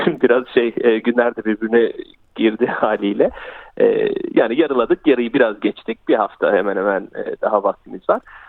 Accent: Australia; şaşırdım ve biraz da hayal kırıklığına uğradım açıkçası bir Avustralyalı olarak.

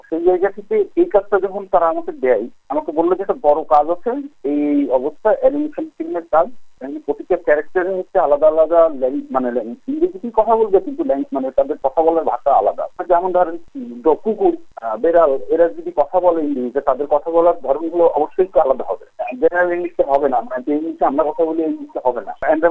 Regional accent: Bangladesh; আমি একজন বাংলাদেশি, বাংলাদেশের থেকে আমি তাদের কাজগুলো করতে পারছি।

